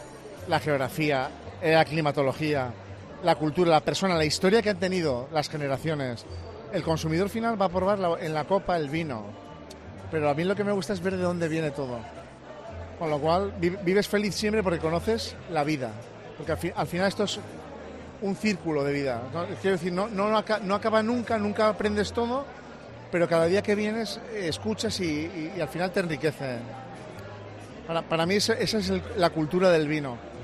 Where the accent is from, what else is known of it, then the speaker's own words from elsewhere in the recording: Aragon, Spain; tienen lo que decimos en mi tierra, en Aragón, enjundia